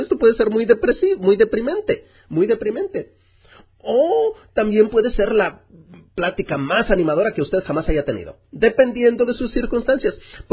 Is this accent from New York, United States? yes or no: no; Kansas, United States; Spanish is a second language; yo vine de Kansas y era un pueblito